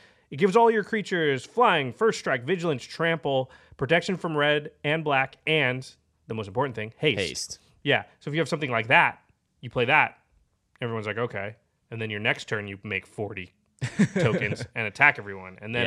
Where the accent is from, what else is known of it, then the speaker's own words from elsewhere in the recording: Portland, Oregon, United States; I'm from Portland, so we don't have an NFL team, but we're very close to Seattle